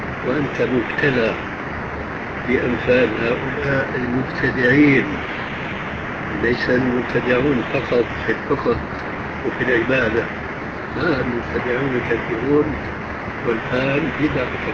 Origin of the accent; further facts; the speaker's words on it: Damascus, Damascus Governorate, Syria; ليس كمبيوتر ريت فوق النفط وكيلة عندنا في دمشق